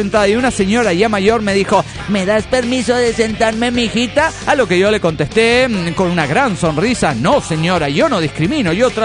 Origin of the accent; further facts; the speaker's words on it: Querétaro, Mexico; vino de paseo a Querétaro, mi ciudad de origen.